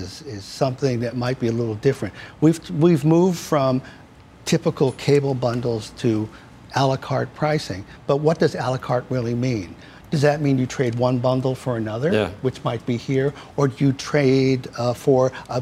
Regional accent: New York, United States; You know, I grew up here in New York. I spent a lot of time working with companies in New York.

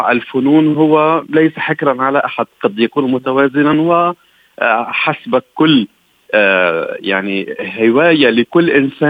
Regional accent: Lebanon; يعني على سبيل المثال أنا من لبنان

